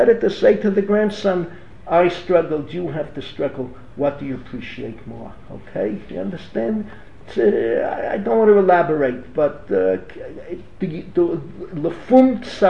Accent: Philadelphia, Pennsylvania, United States; Shmur matzah, when I grew up in Philadelphia, when I came to, you know what the challah tasted like? Shabbos, a guy baked in his house, there was no kosher bakery, it tasted like wallpaper.

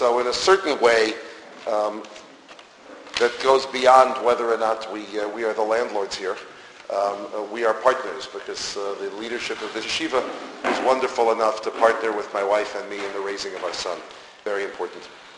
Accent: Yonkers, New York, United States; I grew up in Yonkers, New York.

